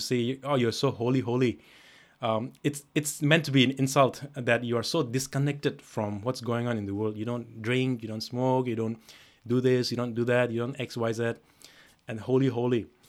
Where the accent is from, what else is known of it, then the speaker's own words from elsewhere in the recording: India; growing up in India, we're bombarded with images and so people who are who we call God men, right? Holy men.